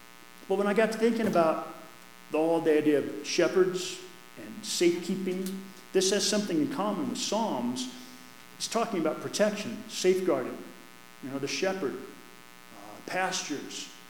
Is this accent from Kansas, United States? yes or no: yes; Kansas, United States; also born or lived in Oklahoma; You know, I'm from Kansas and Oklahoma, man. We're rich, moist dirt.